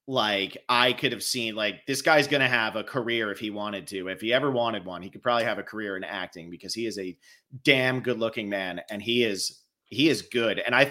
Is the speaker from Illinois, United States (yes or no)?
no; New Jersey, United States; I'm from New Jersey, of course.